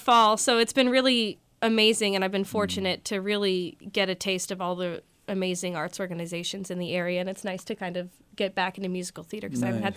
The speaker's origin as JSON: {"language": "English", "town": "Post Falls", "region": "Idaho", "country": "United States", "tie": "born or raised there", "said": "but I'm from the area. I grew up in Post Falls, so I've mainly been doing work down in Moscow."}